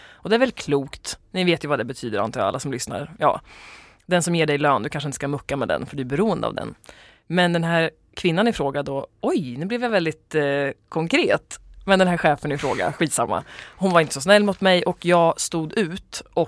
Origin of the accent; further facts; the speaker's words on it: Sweden; Mellangärdet, mitten av Sverige, där jag kommer ifrån, kan uppskatta det.